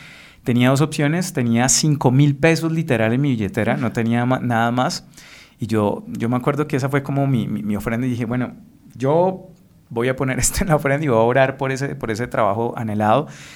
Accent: Bucaramanga, Santander, Colombia; now in Bogotá, Colombia; yo soy de Bucaramanga, y le digo, papá, yo me quiero ir a estudiar a Bogotá

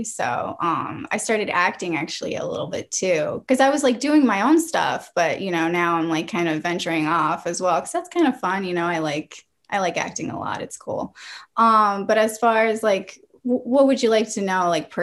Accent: France; now in Los Angeles, United States; I'm actually originally from France.

